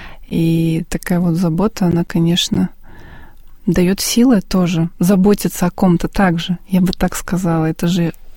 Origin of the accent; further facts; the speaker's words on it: Desnogorsk, Smolensk Oblast, Russia; Я сама родом из Смоленской области, город Десногорск.